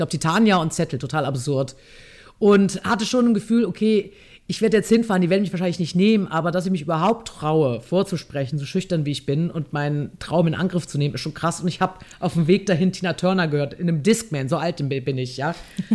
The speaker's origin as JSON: {"language": "German", "region": "Rhineland", "country": "Germany", "said": "Das sage ich als Rheinländerin."}